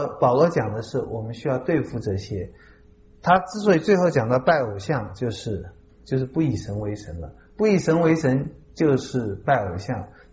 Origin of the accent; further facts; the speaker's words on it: China; 对我们中国人而言哈